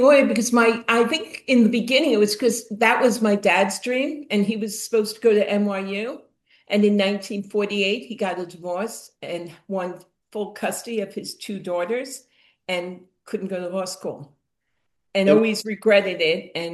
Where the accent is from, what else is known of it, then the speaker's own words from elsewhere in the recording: West Islip, New York, United States; I grew up on Long Island in West Islip is where I went to school. I was the youngest of five girls.